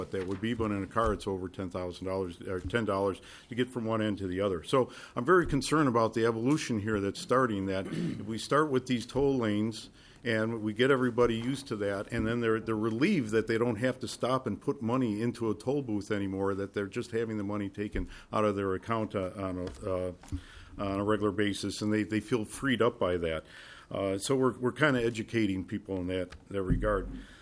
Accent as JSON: {"language": "English", "town": "Chicago", "region": "Illinois", "country": "United States", "tie": "born or raised there", "said": "I grew up in Chicago. I'm old enough to remember that the tollways were just temporary until they could pay off the investment."}